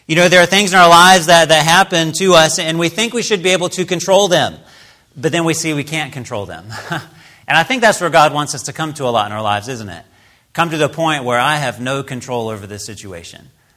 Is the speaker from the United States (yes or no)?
yes; South Carolina, United States; also born or lived in Wyoming / Utah; And growing up in South Carolina, we had that, but I haven't had that kind of rain in a long time there in Wyoming, and then Utah before that.